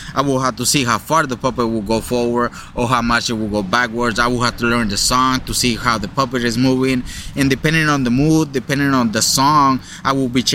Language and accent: English; Los Angeles, California, United States; Where I grew up in MacArthur Park, of course, that's my home. And everybody there was mostly in English.